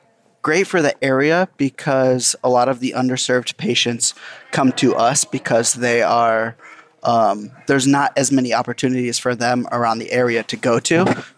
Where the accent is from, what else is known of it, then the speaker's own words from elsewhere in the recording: Cleveland, Ohio, United States; I'm from west side of Cleveland, Ohio.